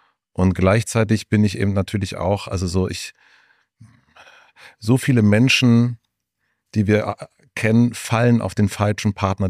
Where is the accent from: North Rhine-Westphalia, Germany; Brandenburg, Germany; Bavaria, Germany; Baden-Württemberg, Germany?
Brandenburg, Germany; ich komme aus Brandenburg